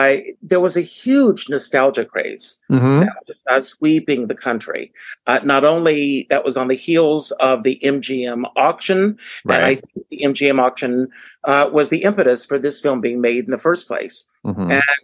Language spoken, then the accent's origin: English; Conway, South Carolina, United States; now in New York, United States; Well, I grew up in South Carolina, small town, Conway, South Carolina, just outside of Myrtle Beach. That's the gateway to Myrtle Beach. Mm-hmm. I grew up on a tobacco farm.